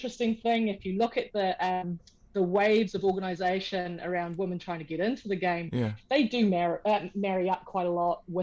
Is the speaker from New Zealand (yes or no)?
yes; Wellington, New Zealand; a match that was played here in my hometown of Wellington between the Wellington High School girls and the Hallelujah Lasses